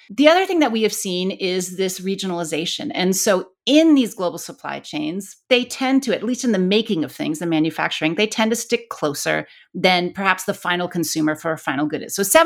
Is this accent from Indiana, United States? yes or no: no; Akron, Ohio, United States; They are wrong because for my hometown, for Akron, Ohio, those jobs left long before NAFTA.